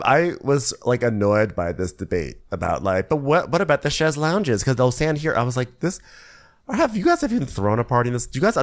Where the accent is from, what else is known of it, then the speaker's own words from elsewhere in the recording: Serbia; English is a second language; also born or lived in London; Like growing up in Yugoslavia, we didn't celebrate Christmas because of communism.